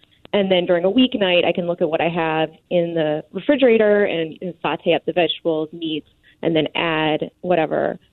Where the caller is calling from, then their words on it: Concord, New Hampshire, United States; I'm calling from Concord, New Hampshire.